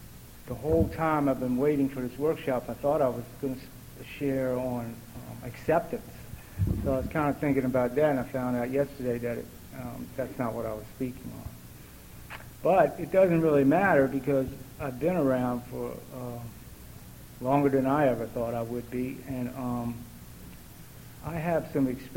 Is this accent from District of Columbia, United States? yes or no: yes; Washington, District of Columbia, United States; And I grew up in Washington, and I did just about all of my using and running in D.C.